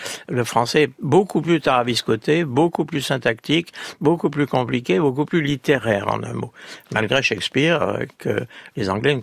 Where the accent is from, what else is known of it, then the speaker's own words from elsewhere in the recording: Auvergne-Rhône-Alpes, France; Moi, je suis auvergnat. J'ai une panoplie de mots.